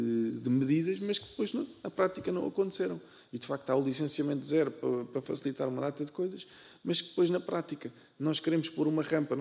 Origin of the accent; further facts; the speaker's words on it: Portugal; eu envergonho-me enquanto cidadão e enquanto português.